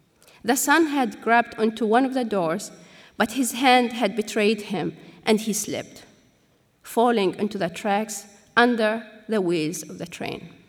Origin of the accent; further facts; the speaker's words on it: Palestine; Growing up in Palestine in the 80s